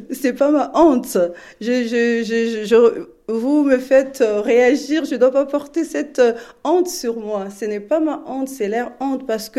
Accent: Republic of the Congo; French is a second language; moved away as an adult; je suis née au Congo, j'ai grandi au Congo. Quand je suis venue ici, je n'ai pas eu le temps d'aller me former

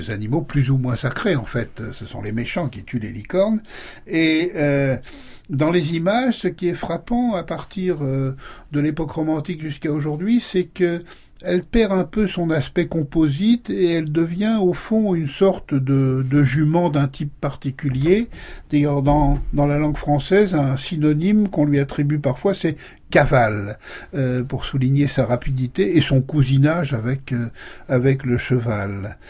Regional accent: Alençon, Normandy, France; J'en ai encore connu une, moi, dans la ville de mon enfance, à Alençon, en Normandie

